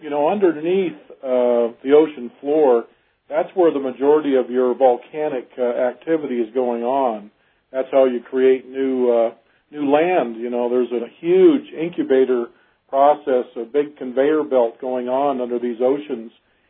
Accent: Pacific City, Washington, United States; also born or lived in Seattle; I grew up at the base of Mount Rainier. I was born in Seattle. I went to school up through high school years at the base of Mount Rainier, a little town called Pacific City, Washington.

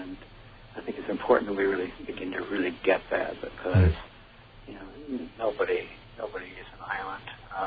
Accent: Omaha, Nebraska, United States; I'm from Omaha.

